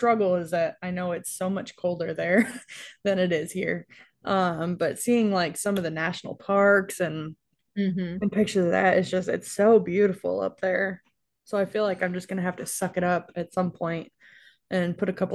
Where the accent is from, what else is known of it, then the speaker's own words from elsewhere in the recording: New York, United States; And that was fun, like, growing up in New York, so close to the Canadian border.